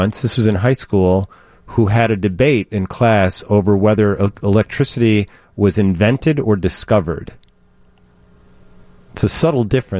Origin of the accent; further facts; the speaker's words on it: United Kingdom; because I'm British.